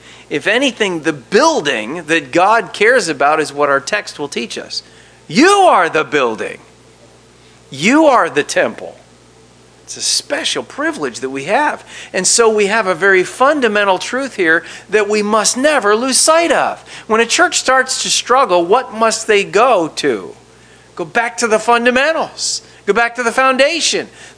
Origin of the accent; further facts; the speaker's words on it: United States; I'm an American like you. You know, it's a special thing to be a Native American, born here.